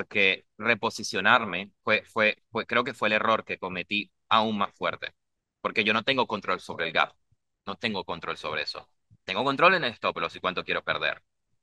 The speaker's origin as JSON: {"language": "Spanish", "country": "Venezuela", "said": "Yo soy venezolano, ¿vale? Como ya lo habrán notado por mi acento."}